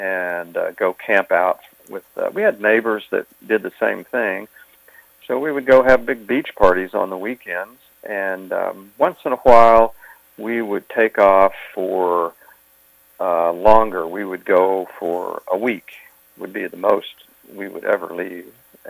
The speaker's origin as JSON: {"language": "English", "town": "Dallas", "region": "Texas", "country": "United States", "tie": "born or raised there", "said": "Well, I didn't know any different. I thought growing up there was like anywhere else."}